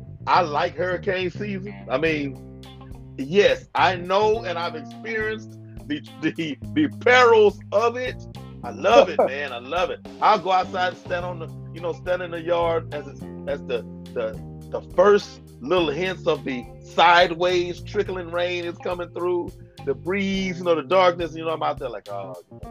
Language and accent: English; Texas, United States; Now, I'm from Texas. I can't speak, you know, for anywhere else